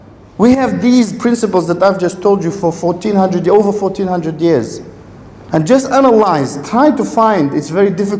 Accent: Leicester, East Midlands, United Kingdom; I come from Leicester.

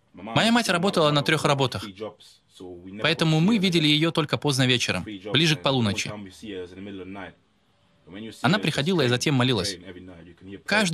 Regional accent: Bremen, Germany; Russian is a second language; Я родился и вырос в Германии, в городе Бремен. Это рядом с Гамбургом и Ганновером, север Германии. Меня растила мама, которая родом из Ганы, а также мой отчим, у которого американские корни.

